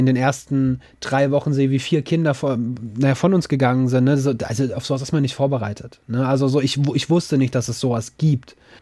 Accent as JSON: {"language": "German", "town": "Dudenhofen", "region": "Hesse", "country": "Germany", "tie": "born or raised there", "said": "Also ich komme gebürtig aus Dudenhofen im Rottgau und bin da gerne an die Roddau gegangen"}